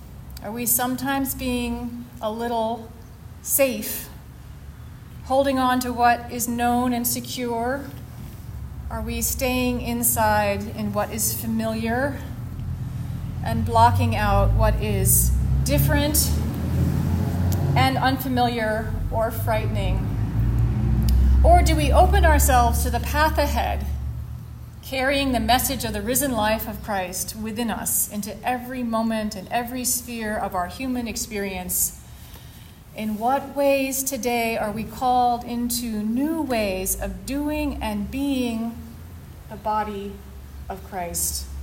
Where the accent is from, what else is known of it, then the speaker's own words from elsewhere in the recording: Maine, United States; I come from Maine